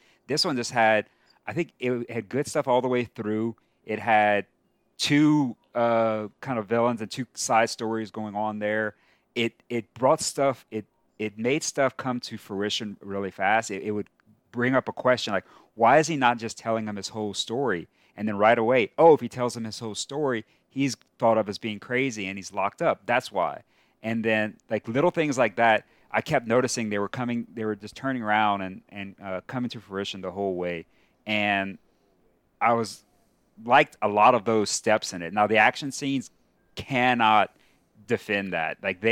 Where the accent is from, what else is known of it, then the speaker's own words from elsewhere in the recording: Louisiana, United States; I'm like, I'm a Cajun.